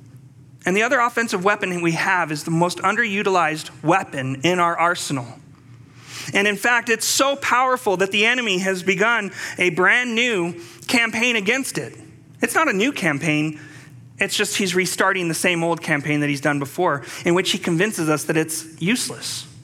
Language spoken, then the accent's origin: English; El Paso, Texas, United States; You see, I'm from El Paso. Our church is about 15 miles away from the site where the latest shooting had occurred. And in the midst of blinding confusion of what transpired a week ago in my hometown, the community was lost for words.